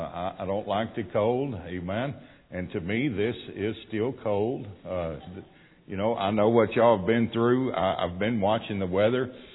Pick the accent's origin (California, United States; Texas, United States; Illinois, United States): Texas, United States; Pasadena; I am from the Houston, Texas area, born and raised in Pasadena, Texas.